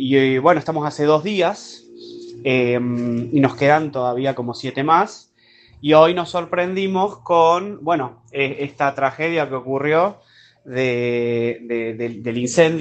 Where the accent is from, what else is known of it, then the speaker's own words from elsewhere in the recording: Córdoba, Argentina; de Córdoba Capital. Bueno, estamos acá en Bayahíbe, en un complejo resort de Viva Beach, Dominicus se llama, hermoso en República Dominicana.